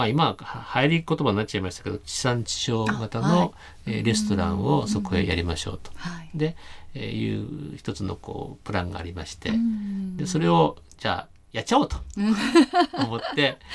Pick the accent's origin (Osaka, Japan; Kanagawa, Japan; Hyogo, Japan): Kanagawa, Japan; Odawara; 小田原という私の地元を想定をして